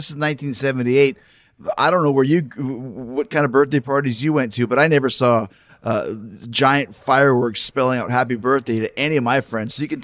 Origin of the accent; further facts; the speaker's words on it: Winnipeg, Manitoba, Canada; I grew up in Winnipeg, on lakes.